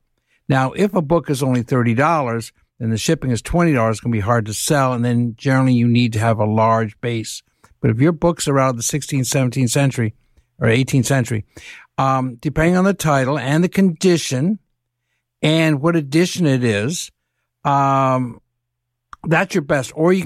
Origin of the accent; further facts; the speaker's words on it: Ireland; I'm Irish.